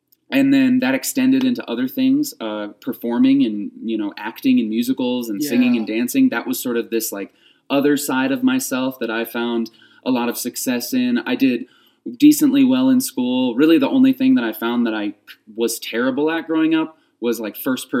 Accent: Chicago, Illinois, United States; also born or lived in Detroit, Michigan; So I was born outside of Detroit, grew up there for a little bit, but mainly my home has pretty much always been the city of Chicago. Nice. Grew up in the northwest suburbs of Chicago, myself, my parents, and my little sister.

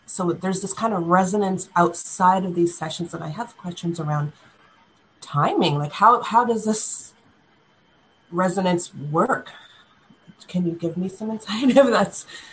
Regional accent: Canada; as a Black woman. Uh-huh. And it's very hard to live in a body like this in these times. I'm Canadian

